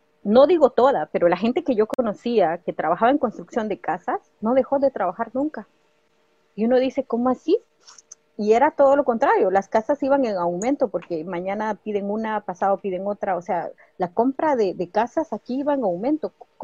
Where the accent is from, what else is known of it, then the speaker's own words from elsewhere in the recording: Ciudad Vieja, Sacatepéquez, Guatemala; also born or lived in Antigua Guatemala; Yo vengo de Ciudad Vieja y de Antiguo Guatemala, imagínate, donde las calles son un escenario.